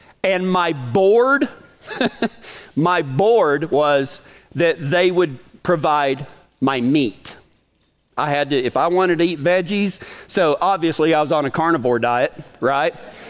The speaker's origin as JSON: {"language": "English", "town": "Big Lake", "region": "Texas", "country": "United States", "tie": "born or raised there", "said": "town cowboy kid from Big Lake, Texas, Texas Tech was, there was more people at Tech than there was in my hometown."}